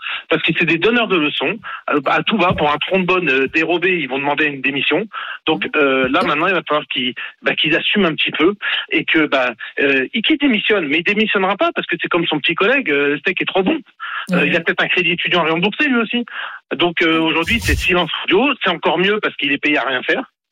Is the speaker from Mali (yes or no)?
no; Marseille, Provence-Alpes-Côte d'Azur, France; surtout en tant que Marseillaise.